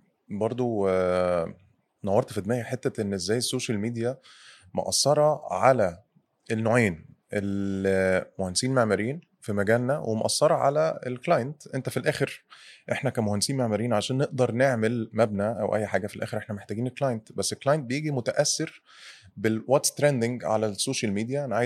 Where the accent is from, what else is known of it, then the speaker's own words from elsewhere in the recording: Egypt; إحنا عندنا في مصر بقى في الناس ممكن تروح حتت